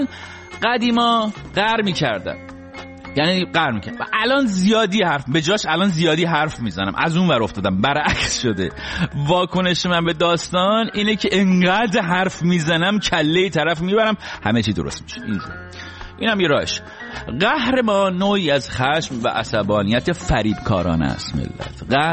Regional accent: Iran; now in United States; البته که من خودم وقتی از ایران اومدم بیرون فهمیدم جوامعی که من تجربه کردم بیرون ایران البته اینا اصلا همچین پدیده ای ندارن

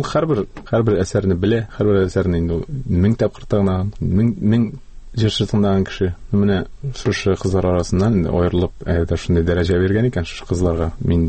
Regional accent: Kazan, Tatarstan, Russia; Казанга Казан белән араны үзәргә җыенмын гомумән, чөнки ул минем туган җирем.

